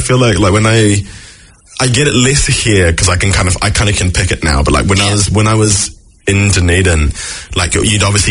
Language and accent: English; Jamaica; as proud as I am as a Jamaican